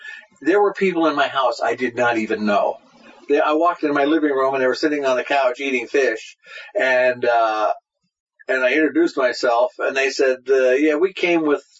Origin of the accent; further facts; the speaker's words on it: Pennsylvania, United States; I mean, we're from Pennsylvania. You know, we talk funny.